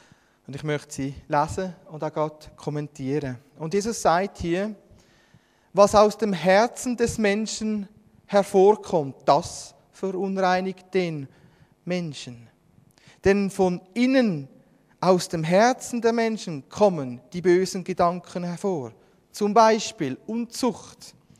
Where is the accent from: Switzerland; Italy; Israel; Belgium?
Switzerland; als Schweizer, wo man selber etwas besitzen oder verwalten darf